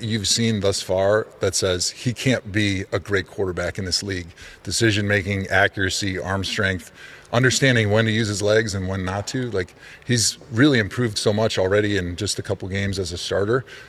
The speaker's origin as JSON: {"language": "English", "country": "United States", "said": "as an American, I expected when I came over here."}